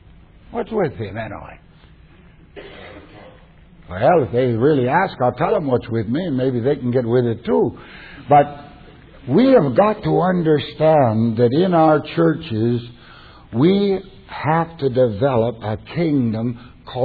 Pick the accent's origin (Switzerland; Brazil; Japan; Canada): Canada; now in United States; Well, I'm a Canadian. I live in the States.